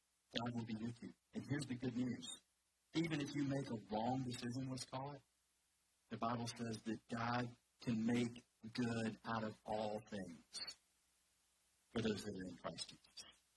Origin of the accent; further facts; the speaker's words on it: Atlanta, Georgia, United States; If you're new here, I'm from Atlanta.